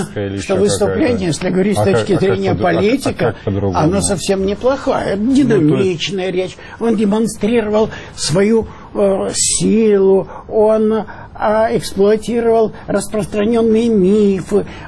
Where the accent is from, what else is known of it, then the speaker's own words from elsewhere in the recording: Zhytomyr Oblast, Ukraine; first language Ukrainian; Russian is a second language; я советский человек. Моя родина большая, и я родился в Житомирской области. Мой первый язык украинский, я большую часть жизни прожил там. Для меня это родина.